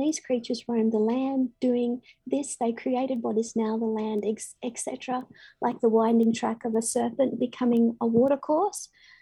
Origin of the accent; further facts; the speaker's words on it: Dubbo, New South Wales, Australia; red dirt from areas that I'm spiritually connected to, such as Dubbo in the Central West, which is my hometown